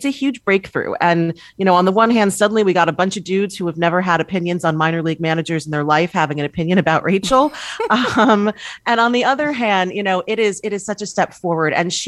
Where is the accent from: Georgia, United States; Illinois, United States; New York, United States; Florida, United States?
New York, United States; And, you know, I'm born and raised in New York. I grew up a Yankee fan.